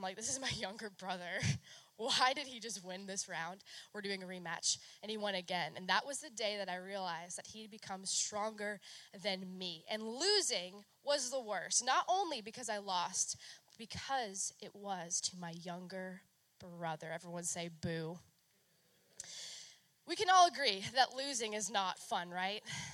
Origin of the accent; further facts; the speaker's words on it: New Hampshire, United States; I grew up in New Hampshire, so there's like three stories in every house, and basements exist because it's not the swamp of Florida.